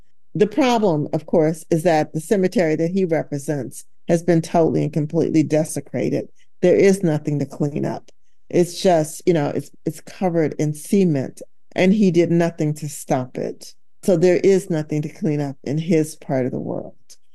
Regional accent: Michigan, United States; I'm not from Bethesda. I'm actually from Michigan.

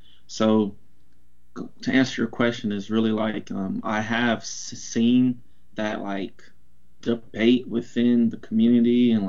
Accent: Portland, United States; And I was gone from Portland for about 9 years after high school. So it's like, once I moved back about 5 years ago, I just really wanted to, you know, find ways to really give back to the community that I'm from.

